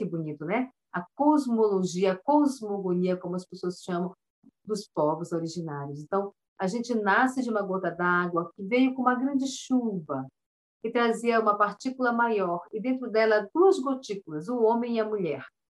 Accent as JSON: {"language": "Portuguese", "town": "São Paulo de Olivença", "region": "Amazonas", "country": "Brazil", "tie": "born or raised there", "also_born_or_lived": "Belém de Solimões", "said": "São Paulo de Olivença, que foi a maior aldeia do povo Cambeba antes de virar município. Lá eu me criei"}